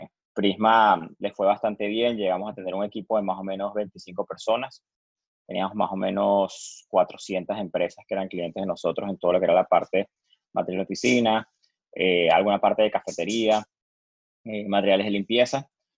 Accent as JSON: {"language": "Spanish", "country": "Venezuela", "moved": "as an adult", "lives_now": "Miami, United States", "said": "Bueno, soy venezolano. Cuando tenía 19 años me mudé a Miami."}